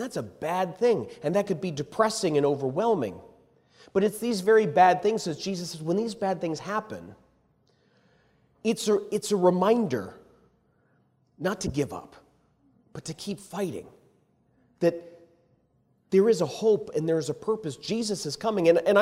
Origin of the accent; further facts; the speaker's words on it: Edinburgh, Scotland, United Kingdom; There's a university in my hometown, that Edinburgh University, and it was just part of the lifeblood of the community.